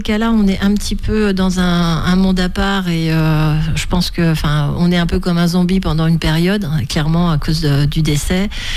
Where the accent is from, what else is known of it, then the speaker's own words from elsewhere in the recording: Challans, Pays de la Loire, France; also born or lived in Les Sables-d'Olonne; Et puis après, la vie professionnelle de mes parents nous a fait sortir de la Vendée. Mais dès mes 8 ans, je suis vite revenue à Challans et je ne l'ai pas quittée depuis.